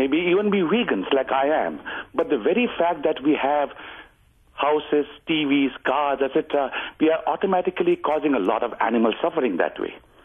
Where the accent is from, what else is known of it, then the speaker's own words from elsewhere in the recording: India; I come from India. I totally believe in ahimsa